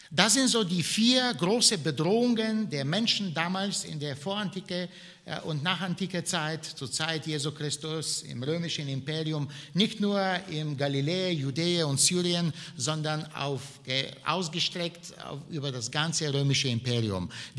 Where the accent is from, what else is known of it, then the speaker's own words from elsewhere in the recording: Bulgaria; German is a second language; als Kind in meinem Heimatland, in Bulgarien